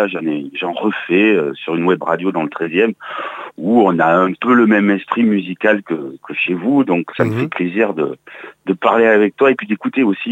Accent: Mont-de-Marsan, Nouvelle-Aquitaine, France; Je suis né à Mont-de-Marsan il y a bientôt 45 ans.

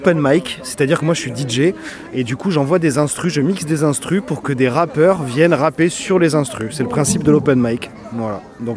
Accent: Bordeaux, Nouvelle-Aquitaine, France; J'ai 37 ans et je viens de Bordeaux.

